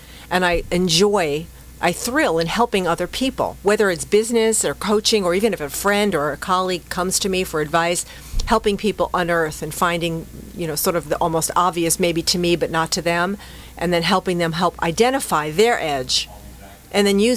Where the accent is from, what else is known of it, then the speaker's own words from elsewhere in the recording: Irvine, California, United States; And when I was 47, they opened a rink in Irvine, in my hometown, and I started skating again as a lark